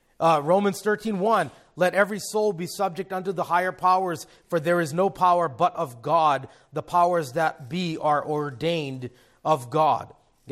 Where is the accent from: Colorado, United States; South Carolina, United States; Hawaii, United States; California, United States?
Hawaii, United States; I grew up in Hawaii. I'm just going to say it.